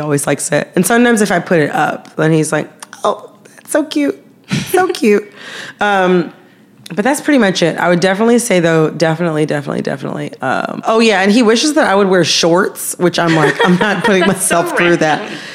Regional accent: Michigan, United States; I'm from Michigan.

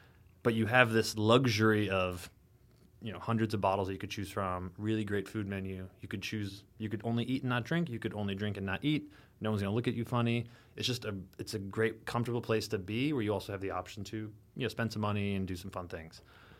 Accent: Illinois, United States; growing up in the Midwest in literally rural Illinois, you know, like corn and soybean fields all around me.

